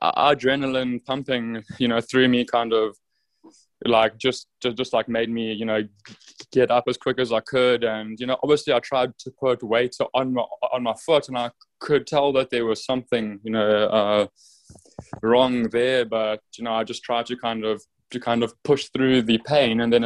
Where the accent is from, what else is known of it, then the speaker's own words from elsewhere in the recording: Durban, KwaZulu-Natal, South Africa; You know, I'm from Durban, which is basically a little like surfer city back home.